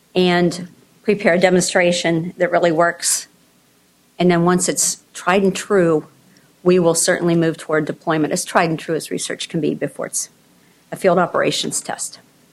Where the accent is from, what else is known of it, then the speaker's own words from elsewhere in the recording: East Coast, United States; I grew up on the East Coast.